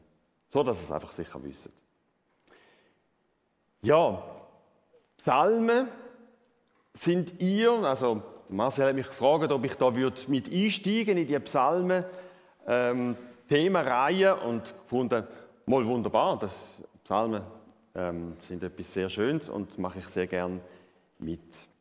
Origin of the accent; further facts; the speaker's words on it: Thurgau, Switzerland; Ich bin nicht in Rorschach aufgewachsen, sondern in Thurgau.